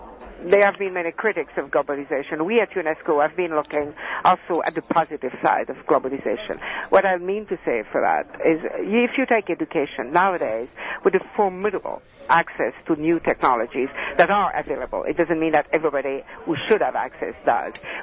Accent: Canada; whether we are in Canada, my home country, or in Croatia, or indeed in South Africa

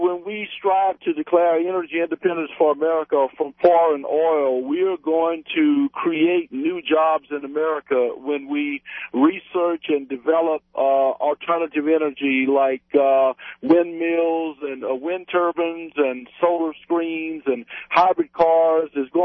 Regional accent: Louisiana, United States; I'm from Louisiana, and we're seeing more ethanol plants being built in Louisiana because of the sugarcane availability

